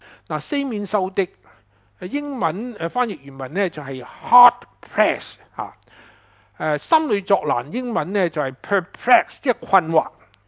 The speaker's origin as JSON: {"language": "Cantonese", "country": "Hong Kong", "said": "其实呢四个名词嚟形容我哋香港人嘅处境啊，都好适合"}